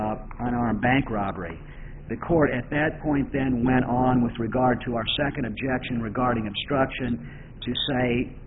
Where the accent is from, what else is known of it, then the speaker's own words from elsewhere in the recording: Peoria, Illinois, United States; I'm from Peoria.